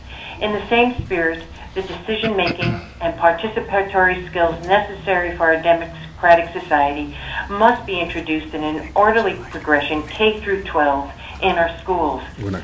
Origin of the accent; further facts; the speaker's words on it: Fairbanks, Alaska, United States; I'm from Fairbanks, Alaska.